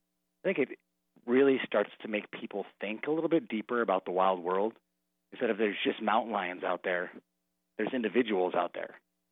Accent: Montana, United States; And that dream started when I was a little kid, you know, growing up in Montana and always being real passionate about wildlife.

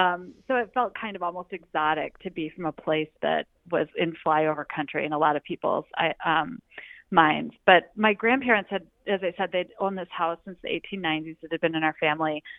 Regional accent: Milwaukee, Wisconsin, United States; also born or lived in Denver; Oh, sure. Well, I'm from Milwaukee. Not originally. I'm actually originally from Denver, but we moved to Milwaukee when I was a kid.

